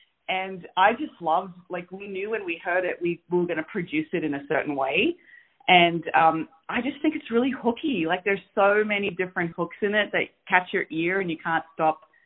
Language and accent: English; Australia; now in Edmonton, Canada; I'm originally from Australia